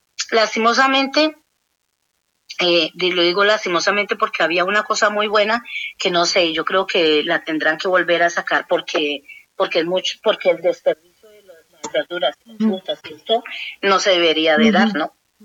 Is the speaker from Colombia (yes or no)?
yes; Colombia; así de colombianos, que soy colombiana